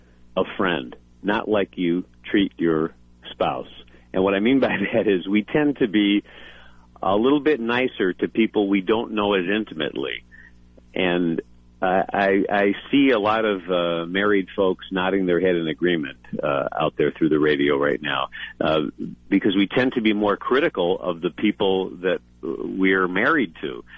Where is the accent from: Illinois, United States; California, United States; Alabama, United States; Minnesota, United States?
Illinois, United States; Chicago; I'm prejudiced because I grew up here in Chicago with some great radio personalities, WLS in the 60s, WCFL in the late 60s.